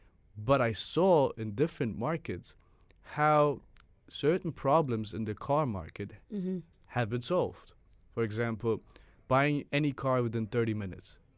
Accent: Germany; I was born and raised in Germany.

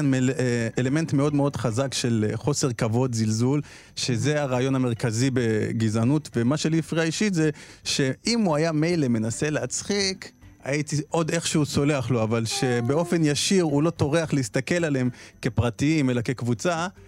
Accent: Ethiopia; אני גם בתור אתיופי שחווה, מכיר סיפורים וחווה סיפורים ודברים שאתה רואה מהצד

